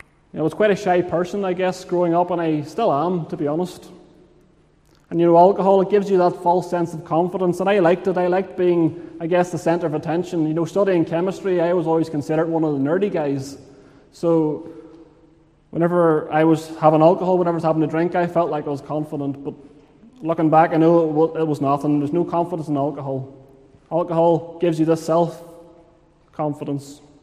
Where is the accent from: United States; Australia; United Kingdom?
United Kingdom; Northern Ireland; I'm currently attending Liverpool Church, but as I'm sure you can tell, Mr. Park said this morning, I'm not a Scouser. Spent most of my life growing up in County Armagh here in Northern Ireland.